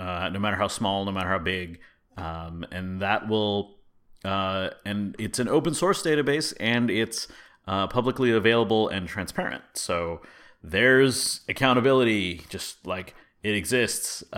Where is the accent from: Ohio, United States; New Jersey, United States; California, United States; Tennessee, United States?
California, United States; Congrats for California for pulling that together. Yay, my home state.